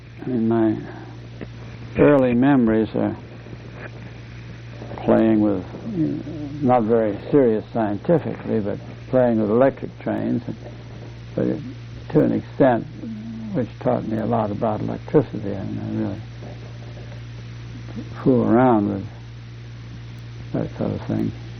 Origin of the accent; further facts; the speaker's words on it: Tennessee, United States; born there; also born or lived in New York; I was born in Tennessee because my mother's brothers and her mother lived in Gallatin.